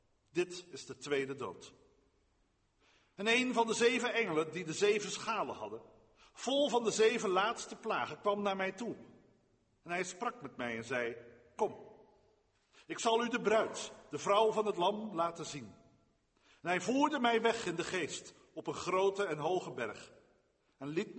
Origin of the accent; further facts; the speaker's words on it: Dordrecht, South Holland, Netherlands; een stadsgezicht op Dordrecht, de stad waar ik ben geboren en getogen.